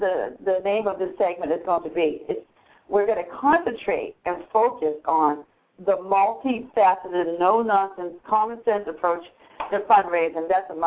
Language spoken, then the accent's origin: English; New England, United States; I'm a broadcaster from the New England area